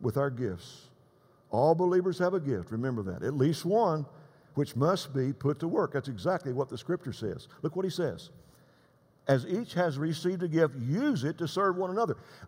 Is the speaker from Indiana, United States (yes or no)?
no; Texas, United States; I'm from West Texas, remember.